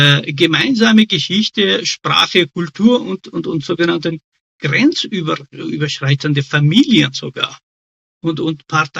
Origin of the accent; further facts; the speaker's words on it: Iran; now in Austria; aus dem Iran. Warum geht das nicht? Ich bin auch ein Österreicher in der EU.